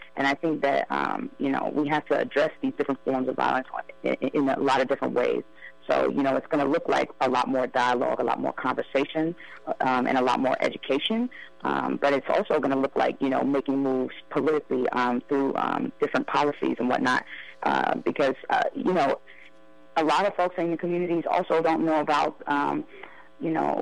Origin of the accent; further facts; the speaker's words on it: Maryland, United States; I saw it happen in my hometown back in D.C., back in Maryland.